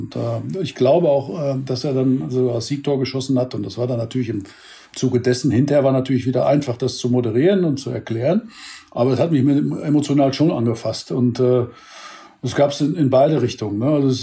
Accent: North Rhine-Westphalia, Germany; born there; da wo ich geboren bin im Münsterland

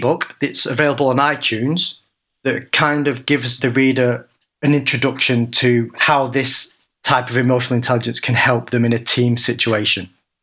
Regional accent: United Kingdom; Just because, you know, we're British. I think that's the British attitude.

